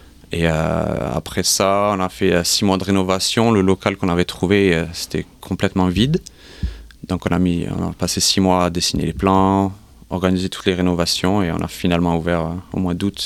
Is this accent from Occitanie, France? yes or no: yes; Toulouse, Occitanie, France; moved away as an adult; now in Australia; Alors moi je viens de Toulouse et ce qui m'a amené en Australie au début c'était le soleil.